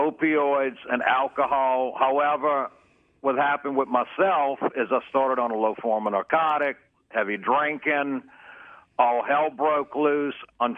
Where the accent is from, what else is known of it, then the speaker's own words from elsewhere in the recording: New Orleans, Louisiana, United States; I was born and raised in New Orleans in a regular neighborhood, single mother, low income.